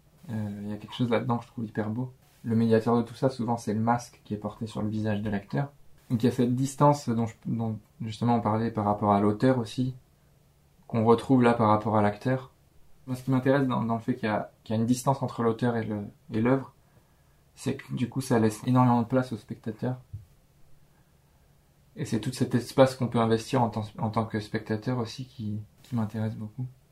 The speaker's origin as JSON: {"language": "French", "country": "France", "said": "En fait, en tant que français, il y a presque aucun son qu'il n'y a pas dans la langue française."}